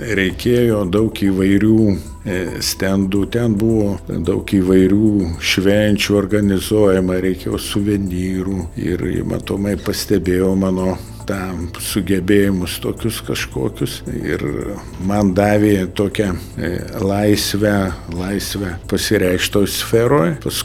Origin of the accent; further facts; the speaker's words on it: Prienai, Kaunas County, Lithuania; gimiau vidury beveik Lietuvos prie senelio Nemuno, Vingio didelio Prienuose ir vaikystė praėjo ant Prienų kalvų, nes miestelis yra Dauboj, vasarą prie Nemuno visą dieną, vakare stadione